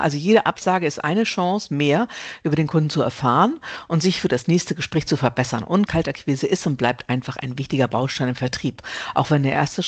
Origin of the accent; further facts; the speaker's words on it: Hamburg, Germany; Ich komme aus Hamburg